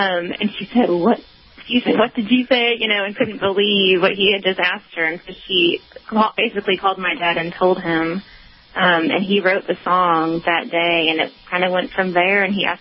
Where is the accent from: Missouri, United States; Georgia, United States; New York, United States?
Missouri, United States; St. Louis; Well, I am from St. Louis, and I'm here right now, and it's 8 degrees here.